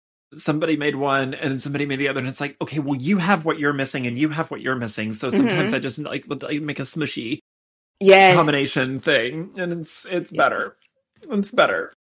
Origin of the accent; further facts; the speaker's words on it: Texas, United States; I grew up in the South and Texas, and like family holiday meals, there's like a hierarchy structure to it.